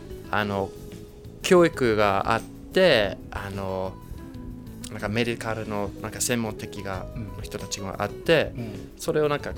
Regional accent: United Kingdom; Japanese is a second language; now in Japan; いや、自分から見たらまだイギリス人だとはっきり思うんですけど

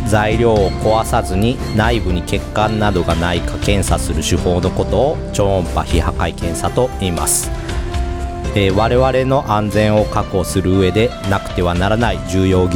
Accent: Kakogawa, Hyogo, Japan; now in Toyohashi, Japan; すっかり豊橋市民になりましたので、うん、私の地元が、まあ、兵庫県の加古川市というところなんですけども、

